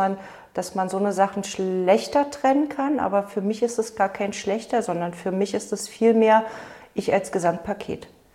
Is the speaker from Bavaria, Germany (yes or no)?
no; Berlin, Germany; ich bin ja in Berlin groß geworden.